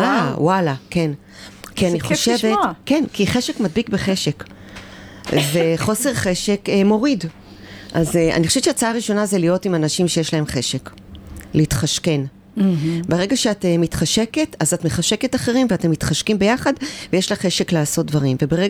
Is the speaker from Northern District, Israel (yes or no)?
yes; Afula, Northern District, Israel; אני מעמק ישראל, מאפולה, במקור.